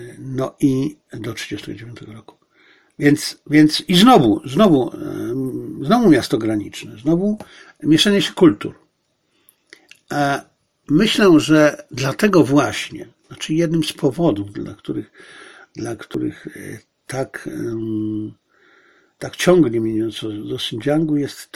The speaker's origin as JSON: {"language": "Polish", "town": "Zabrze", "region": "Silesian Voivodeship", "country": "Poland", "tie": "born there", "said": "urodziłem się w Zabrzu, które jeszcze 5 lat przed moim urodzeniem było miastem niemieckim."}